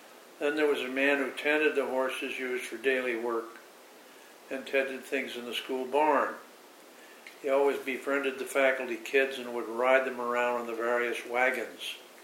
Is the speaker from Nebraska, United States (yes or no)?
no; Lakeville, Connecticut, United States; also born or lived in Dexter, Maine; I was born in Dexter, Maine, April 11th, 1934, to … their first child. We relocated to Lakeville in 1936 when Dad took a job at Hotchkiss to teach Latin, German, and history.